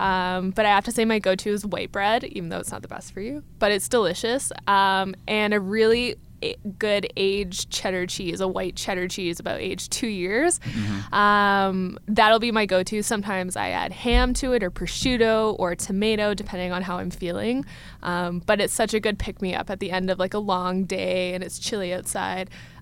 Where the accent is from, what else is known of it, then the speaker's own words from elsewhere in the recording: United States; Like, I grew up in the States, and everyone ate it there, and everyone eats it here.